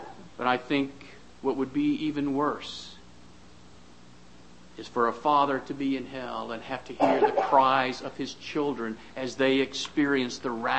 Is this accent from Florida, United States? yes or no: yes; Florida, United States; I grew up in Florida. And I went to the beach all the time. The beach is no big deal for me. And now that I live in North Carolina